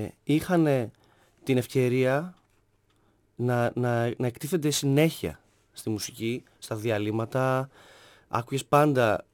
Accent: Thessaloniki, Central Macedonia, Greece; Γεννήθηκα μεγάλο στη Θεσσαλονίκη. Πήγα στο μουσικό σχολείο.

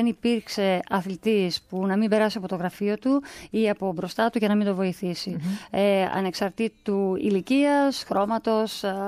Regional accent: Western Macedonia, Greece; Όταν λοιπόν εγώ έχανα το λεωφορείο για το χωριό μου, το αστικό, έπαιρνα το αστικό του προηγούμενου χωριού, του Κομάνου.

